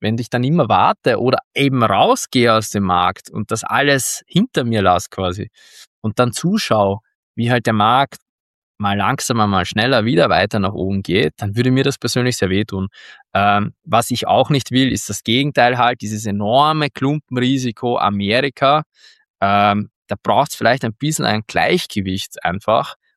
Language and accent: German; Austria; bin ich Österreicher, Europäer